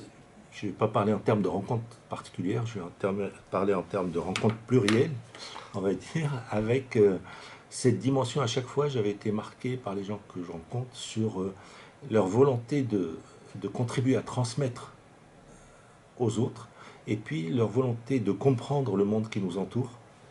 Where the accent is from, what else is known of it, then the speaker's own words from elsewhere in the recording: Syria; French is a second language; also born or lived in Morocco; now in France; Donc moi je suis d'origine syrienne et j'ai fait mes études secondaires au Maroc et puis après je suis venu en France pour faire mes études universitaires